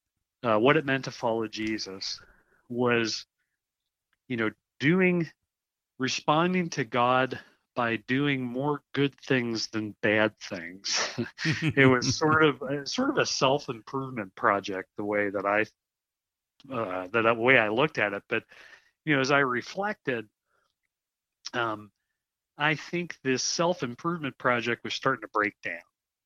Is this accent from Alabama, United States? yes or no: no; Cincinnati, Ohio, United States; Well, I grew up in the Midwest, Mike, in Cincinnati, and grew up in a family that was sort of nominally in and out of church